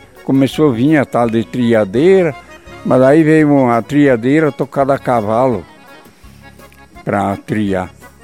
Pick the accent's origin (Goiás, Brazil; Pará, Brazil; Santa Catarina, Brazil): Santa Catarina, Brazil; Campos Novos; born there; Campos Novos, Santa Catarina.